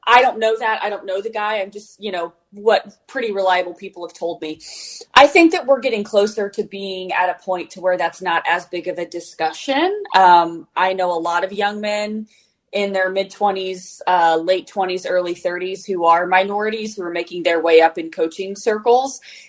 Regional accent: Indianapolis, Indiana, United States; Put away the fact that I'm from Indy, whatever, who cares.

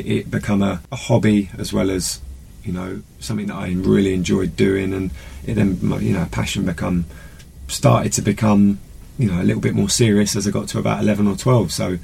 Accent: Eastbourne, South East England, United Kingdom; I just started playing for my district, which was South East Sussex, because I grew up in Eastbourne

